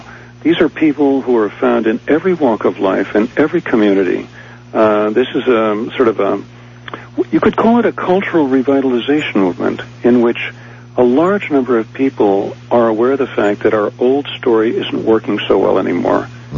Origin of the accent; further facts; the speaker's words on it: New York City, New York, United States; You know, I grew up in New York City, and when I went into the Peace Corps in 1964